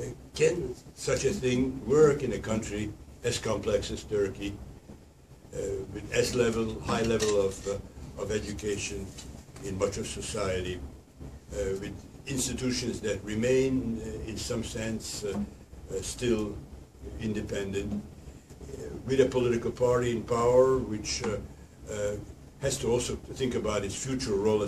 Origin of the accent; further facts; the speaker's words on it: Hungary; in the sense that Orban is getting away with it in my home country